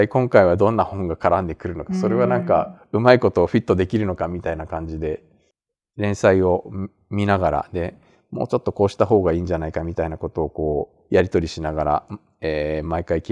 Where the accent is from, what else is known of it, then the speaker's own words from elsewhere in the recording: Tokyo, Japan; also born or lived in Kansai; 私地元は東京とか関東なんですけど、やっぱあの仕事で関西6年住みましたけど